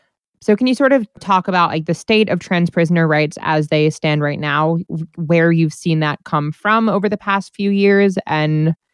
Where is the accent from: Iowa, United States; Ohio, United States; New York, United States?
New York, United States; I'm from New York, so I frequently avoided Stonewall